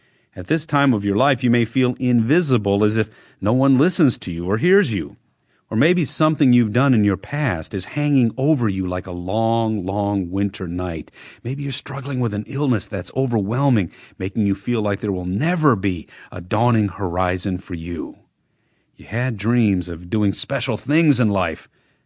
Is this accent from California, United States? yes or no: no; Michigan, United States; growing up in Michigan here in the United States, the cloudy, snowy days never seem to end this time of year.